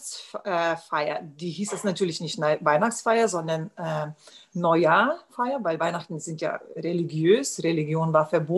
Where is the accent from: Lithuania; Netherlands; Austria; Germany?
Lithuania; German is a second language; Das heißt, es ist vielen Dank für mein Heimatland Litauen